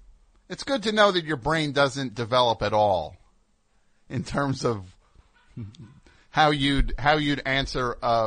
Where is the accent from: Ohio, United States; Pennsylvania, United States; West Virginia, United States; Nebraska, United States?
West Virginia, United States; I'm from West Virginia.